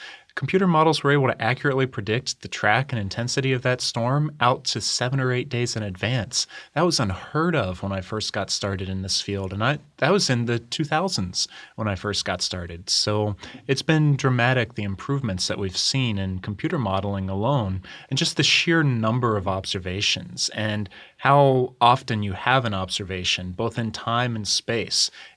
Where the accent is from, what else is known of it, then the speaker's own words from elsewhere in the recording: Florida, United States; moved away as an adult; also born or lived in Colorado; now in Milwaukee, United States; So I grew up in Florida from the age of 8 all the way through college. And when I first moved out of there, it was to Colorado